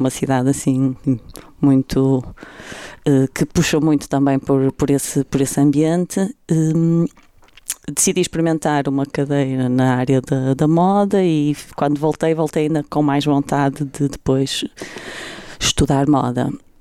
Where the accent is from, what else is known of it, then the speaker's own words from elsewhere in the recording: Barcelos, Braga, Portugal; now in Porto, Portugal; sou natural de Barcelos, atualmente vivo no Porto